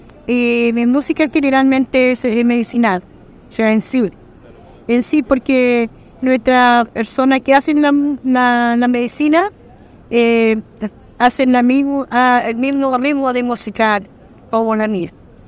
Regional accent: Araucanía, Chile; Yo vengo de Chile, vengo de la zona de la novena región, región de la Araucanía. … soy mapuche, orgulloso de ser mapuche. Y pertenezco a este pueblo indígena

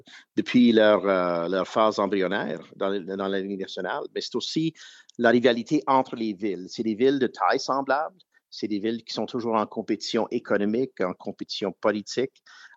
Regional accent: Edmonton, Alberta, Canada; born there; Je suis né à Edmonton.

